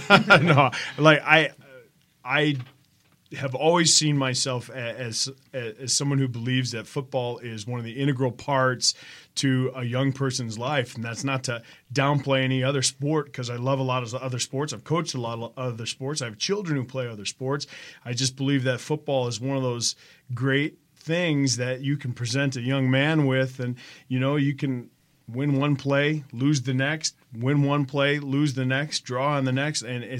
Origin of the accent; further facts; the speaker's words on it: Elmhurst, Illinois, United States; I grew up in Elmhurst and went to York High School, and from there I went to Illinois Wesleyan University